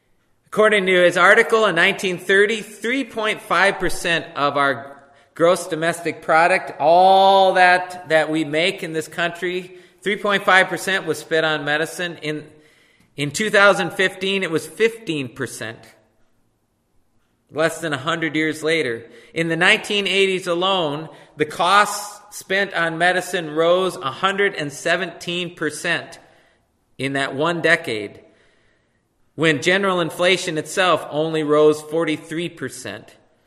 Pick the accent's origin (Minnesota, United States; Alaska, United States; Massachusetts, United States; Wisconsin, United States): Minnesota, United States; I was researching a school down in Rochester, Minnesota, and I'm from Minnesota